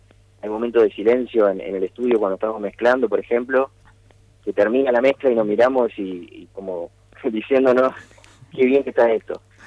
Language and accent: Spanish; Santa Fe, Argentina; somos muchísimos músicos santafesinos